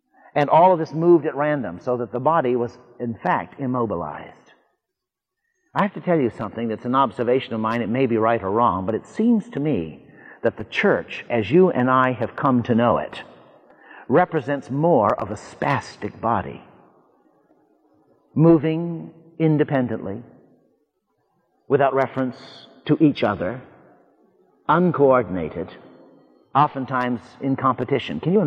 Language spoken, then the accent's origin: English; United States; Now, I'm an American and very glad of it.